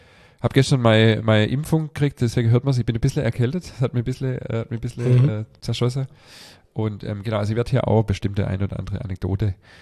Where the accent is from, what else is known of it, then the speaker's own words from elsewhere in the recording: Stuttgart, Baden-Württemberg, Germany; born there; ich bin ja in Stuttgart geboren.